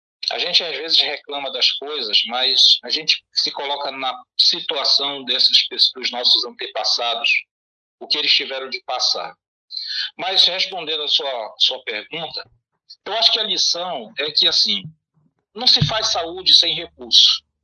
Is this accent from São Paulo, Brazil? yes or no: no; Pará, Brazil; now in Codó, Brazil; eu não sou maranhense, eu sou paraense, mas estou aqui há 22 anos